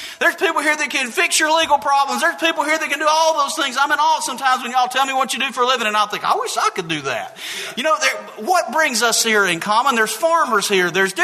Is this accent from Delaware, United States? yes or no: no; Alabama, United States; I'm a son of the South. I was born in Alabama. I've always lived in Alabama.